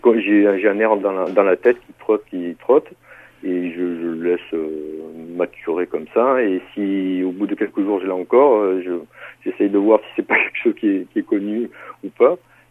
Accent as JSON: {"language": "French", "town": "Marseille", "region": "Provence-Alpes-Côte d'Azur", "country": "France", "tie": "born there", "said": "Puis comme je suis né à Marseille, je tenais beaucoup à ce que ça se passe à Marseille"}